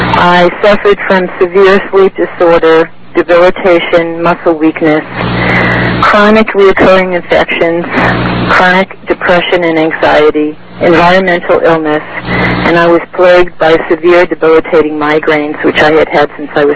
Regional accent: New York, United States; now in California, United States; I'm originally from New York

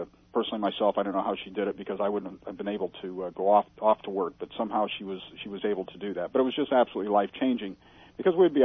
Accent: Irvine, California, United States; Okay, I'm from Irvine, California, and I'm a pilot

